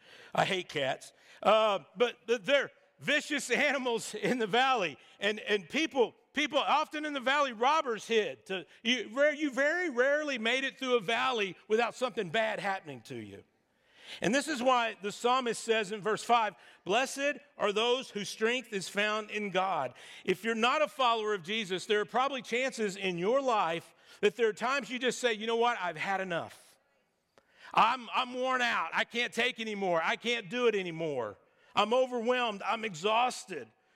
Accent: Texas, United States; Believe me, I know. I grew up in Texas, so there's a lot of independence.

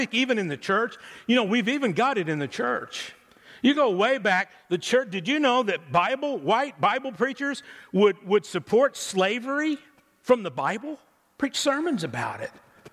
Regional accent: Greenville, Texas, United States; I don't know if you know, I grew up in Greenville, Texas. And Greenville is in what they call the Texas Blacklands, which means just a few inches below the topsoil there is this rich black earth that you can just about grow anything.

